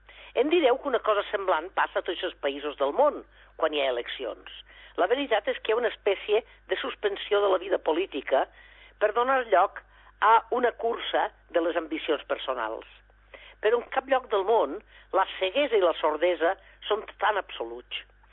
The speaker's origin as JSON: {"language": "Catalan", "town": "Alcoy", "region": "Valencian Community", "country": "Spain", "lives_now": "Barcelona, Spain", "said": "Jo, com a alcoiana, m'he consolat"}